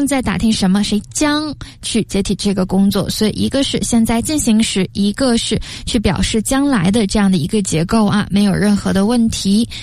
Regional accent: China; 过去式实际上是对我们中国的同学难度比较大的，因为我们的母语里面没有这么个变法。

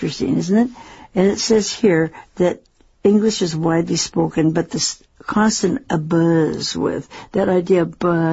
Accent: Seattle, Washington, United States; And you kind of think, well, I'm from the north, you know, I'm from Seattle.

